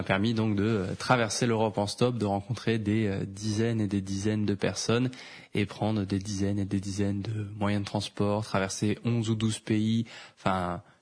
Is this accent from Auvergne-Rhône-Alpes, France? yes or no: no; Toulouse, Occitanie, France; il ne savait pas que je venais de Toulouse